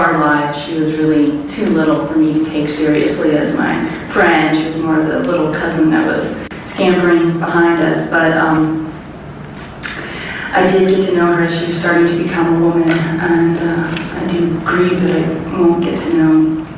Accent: Ohio, United States; also born or lived in Virginia; even though she grew up in Washington State and I grew up in Ohio and Virginia, we saw each other every summer in Minnesota.

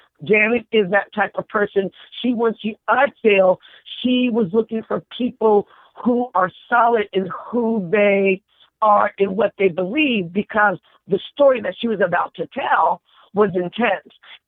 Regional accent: Dayton, Ohio, United States; And from that point forward, I'm originally from Dayton, Ohio.

